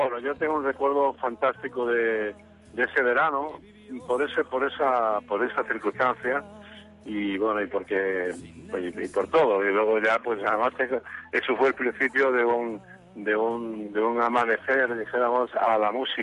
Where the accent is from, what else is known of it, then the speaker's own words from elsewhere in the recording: Córdoba, Andalusia, Spain; born there; Tengo mucho más y eso que nací en Córdoba, pero bueno, esas son circunstancias.